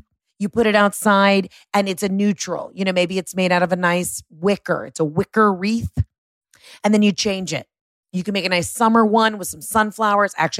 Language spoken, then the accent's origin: English; Atlanta, Georgia, United States; You know, I'm from Atlanta. And sometimes we say Atlanta, but I say Atlanta.